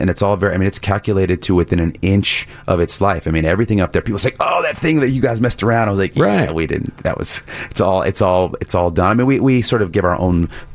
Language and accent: English; Dallas, Texas, United States; also born or lived in Boston; now in New York City, United States; Well, you know, I grew up in Texas. I grew up in Dallas. Went to school in Boston, and then ended up in New York for the last 10 years.